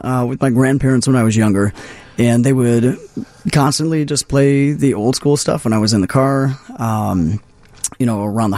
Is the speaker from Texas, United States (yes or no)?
no; Illinois, United States; South suburbs, Chicago South Heights, suburbs.